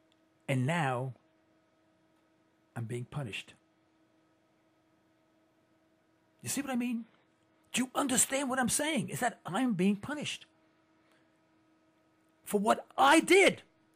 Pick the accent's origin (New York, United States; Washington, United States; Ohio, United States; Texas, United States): New York, United States; Harlem; I'm from Harlem. He's not from Harlem. You can't get the Harlem out of me, and you can't put the Harlem in him.